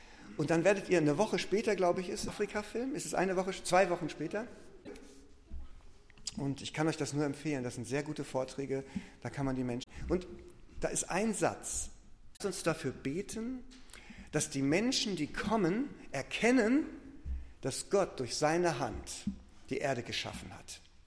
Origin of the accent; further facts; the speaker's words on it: Northern Germany, Germany; Ich komme aus Norddeutschland ursprünglich, da ist alles flach.